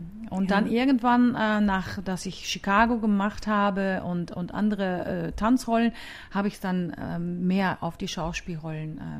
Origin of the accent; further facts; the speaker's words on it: Netherlands; German is a second language; now in Vienna, Austria; Aber ich habe als Holländerin es eigentlich immer sehr einfach gehabt.